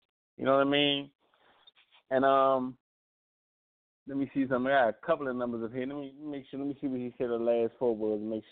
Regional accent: Washington, District of Columbia, United States; they mistook my accent for being a Baltimore accent, right? So respectfully, I said, no, sis, in Christ's name, I'm not from Baltimore. And so she won't get a, you know, they felt as though I was disrespecting them. I'm like, no, I said, I felt disrespected as a D.C. dude.

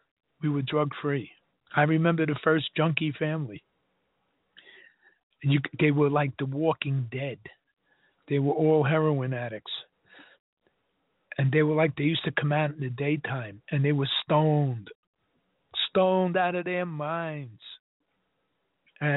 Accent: New York City, New York, United States; I grew up in Washington Heights. That's the drug capital of the world.

